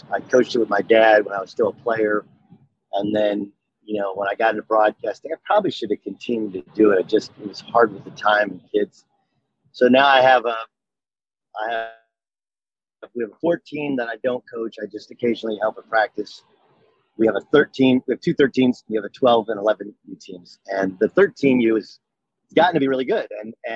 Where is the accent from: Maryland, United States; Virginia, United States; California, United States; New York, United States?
California, United States; Orange; Like I grew up in Orange, California, Barrio El Medina.